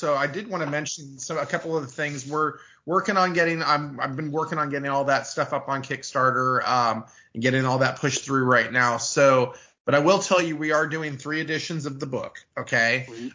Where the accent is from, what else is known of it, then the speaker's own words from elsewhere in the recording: Austin, Texas, United States; And I'm from Austin, Texas.